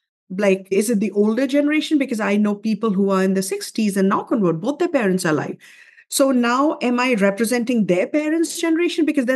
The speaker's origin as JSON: {"language": "English", "country": "India", "said": "even though I'm Indian, math is not my forte"}